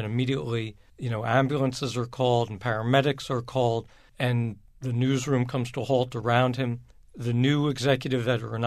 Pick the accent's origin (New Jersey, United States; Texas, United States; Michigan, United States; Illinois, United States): New Jersey, United States; I grew up near Rutgers in New Jersey, and I know a lot of people in Connecticut who went to UConn